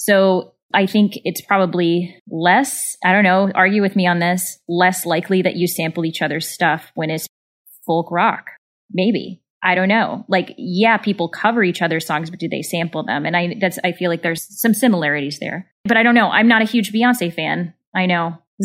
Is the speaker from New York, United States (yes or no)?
no; Missouri, United States; I grew up in Southern Missouri. There was folk country music all around me.